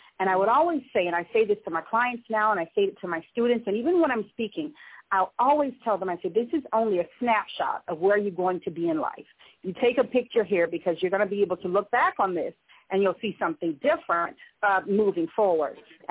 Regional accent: Savannah, Georgia, United States; now in Atlanta, United States; I remember my when I moved to the Atlanta area, because I'm originally from the Savannah area.

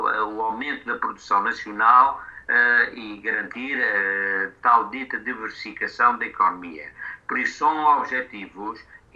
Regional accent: Angola; a nossa expectativa enquanto angolanos é essa

